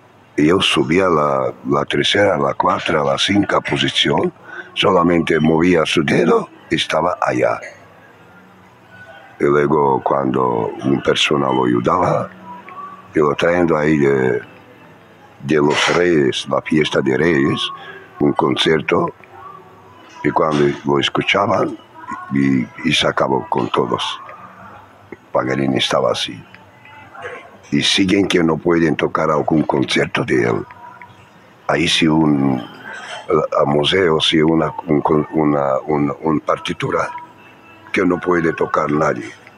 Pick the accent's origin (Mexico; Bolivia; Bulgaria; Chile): Bulgaria; Spanish is a second language; now in Sabadell, Spain; Soy de Bulgaria.